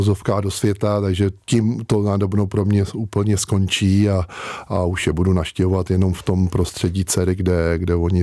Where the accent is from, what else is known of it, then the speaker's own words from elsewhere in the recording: Smetanova Lhota, South Bohemian Region, Czechia; also born or lived in Prague; jsem rodilý Pražák, ale když mi bylo 6 let, tak jsme se tam odstěhovali a od mých 4 let jsme tam měli chalupu a jezdili jsme tam na víkendy